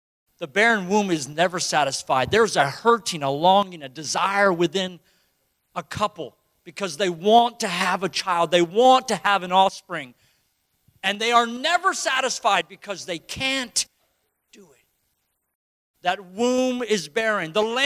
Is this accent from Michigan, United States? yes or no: no; Florida, United States; We're from Florida. You can go swimming in a lake and come out with a couple leeches on you.